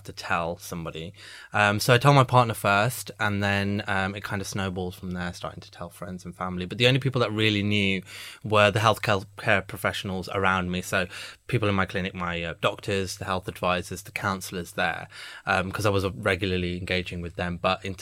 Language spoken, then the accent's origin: English; United Kingdom; So just going back, I'm actually British South Asian, so it's a mix of Pakistani and Indian, Kenyan, mixed heritage in there.